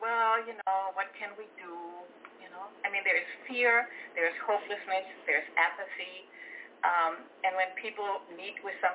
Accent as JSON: {"language": "English", "region": "Berlin", "country": "Germany", "tie": "born or raised there", "moved": "yes", "said": "I grew up in post-war Germany, in Berlin, you know, which had been completely bombed out."}